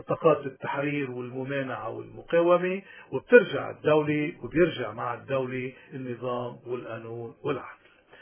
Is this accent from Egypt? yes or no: no; Lebanon; الحل بلبنان لا يمكن يتم إلا ما نرجع كلبنانيين كدولة لبنانية نلتزم باتفاقية الهدنة